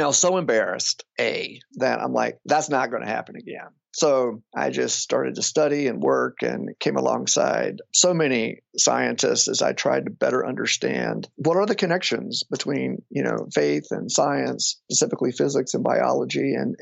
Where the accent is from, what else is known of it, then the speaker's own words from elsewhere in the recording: the South, United States; And again, growing up in the South, coming out of a church tradition that was not expressly evangelical, I mean, I never heard any of these anti-evolution stories.